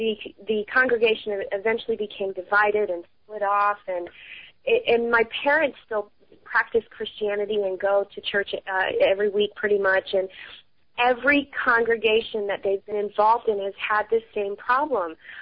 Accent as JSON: {"language": "English", "town": "Columbus", "region": "Ohio", "country": "United States", "said": "I'm from the Columbus, Ohio area, and I have a full-time, sometimes overtime practice with doing my psychic readings."}